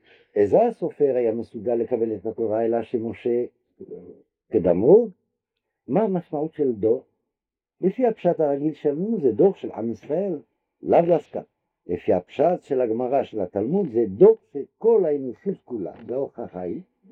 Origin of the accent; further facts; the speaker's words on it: Algeria; כשהייתי ילד באלג'ריה